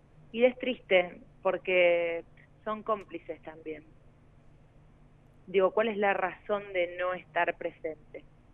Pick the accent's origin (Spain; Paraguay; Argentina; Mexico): Argentina; como ciudadanos argentinos